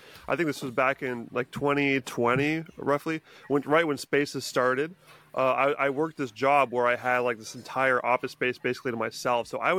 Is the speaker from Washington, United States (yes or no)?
yes; Washington, United States; so I'm in my hometown right now in Washington State visiting family for Christmas.